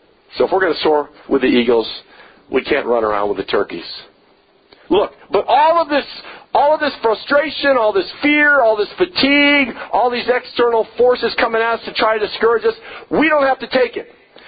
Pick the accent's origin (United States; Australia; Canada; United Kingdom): United States; Midwest; I grew up in the Midwest, and we go up north to Minnesota every summer